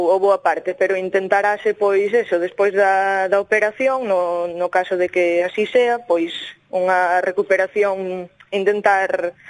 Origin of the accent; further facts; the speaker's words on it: Curtis, Galicia, Spain; claro, eu son de Curtis.